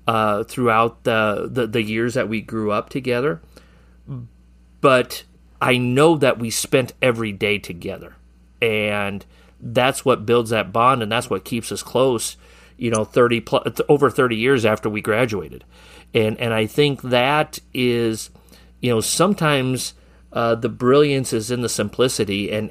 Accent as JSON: {"language": "English", "town": "Sheldon", "region": "Iowa", "country": "United States", "tie": "born or raised there", "said": "growing up in Sheldon, Iowa, you know, my three best buddies"}